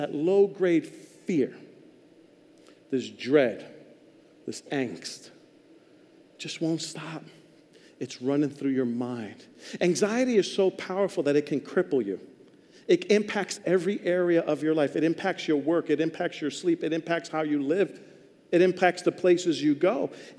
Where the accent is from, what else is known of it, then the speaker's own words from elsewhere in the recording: New York, United States; I love New York. I'm from New York, raised there. I love it.